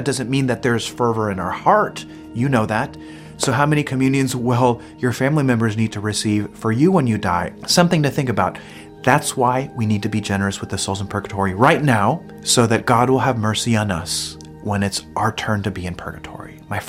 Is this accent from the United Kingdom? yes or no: no; El Salvador; now in United States; In my home country of El Salvador, they do have the custom of offering a novena of masses